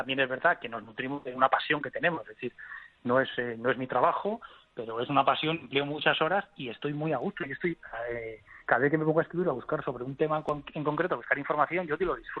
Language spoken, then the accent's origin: Spanish; Guadalajara, Castilla-La Mancha, Spain; Yo soy de Guadalajara